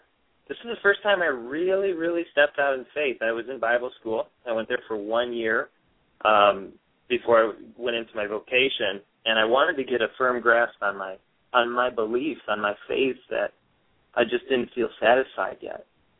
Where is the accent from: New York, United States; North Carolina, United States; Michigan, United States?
Michigan, United States; I'm from Michigan, and we don't really have brown recluse around here.